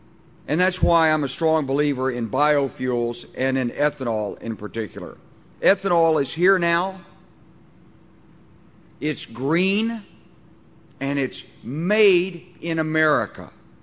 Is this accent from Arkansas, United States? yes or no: yes; Arkansas, United States; I'm from Arkansas, and we're not growing that much corn. We're growing a lot of rice, and this is my part of the country